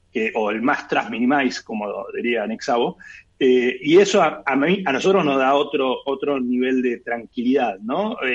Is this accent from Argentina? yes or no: yes; Argentina; Los fundadores somos argentinos, donde en nuestro país el Estado Nacional ha robado el dinero de todos los ciudadanos